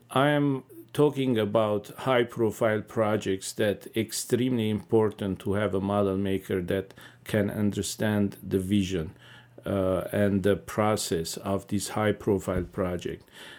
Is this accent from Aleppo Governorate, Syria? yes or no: yes; Aleppo, Aleppo Governorate, Syria; born there; English is a second language; Yeah, I was born in Aleppo, Syria.